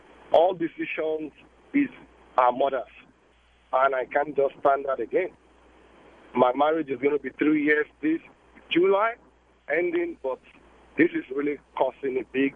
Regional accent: Nigeria; I am from Nigeria, and my wife is from here.

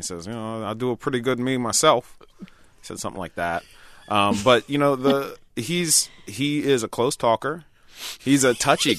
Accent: New York, United States; Keegan's from Detroit, and I'm from New York.

